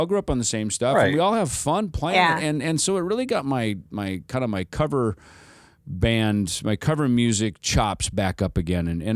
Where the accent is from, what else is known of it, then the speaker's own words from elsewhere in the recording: Minnesota, United States; Well, you know, I grew up in Minnesota, so I played in a ton of cover bands.